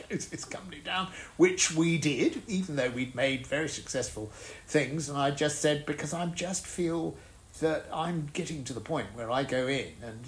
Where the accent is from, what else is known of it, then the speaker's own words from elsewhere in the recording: East of England, United Kingdom; now in Pembrokeshire, United Kingdom; So I come from Essex myself.